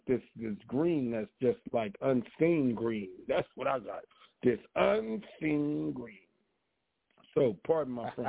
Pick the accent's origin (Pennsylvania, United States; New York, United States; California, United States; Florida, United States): California, United States; Hawthorne; started off in Hawthorne before I went to my neighborhood, nigga. I was from Hawthorne.